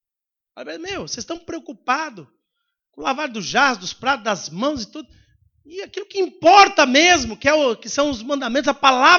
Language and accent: Portuguese; São Paulo, Brazil; born there; Eu nasci em São Paulo. O único da família.